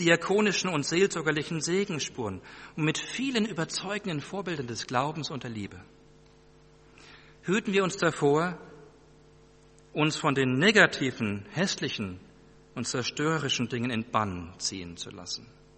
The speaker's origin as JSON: {"language": "German", "country": "Germany", "said": "So wenig wie wir als Deutsche aus unserer Geschichte austreten können, so sehr wir uns auch für die Gräuel des Nationalsozialismus schämen mögen"}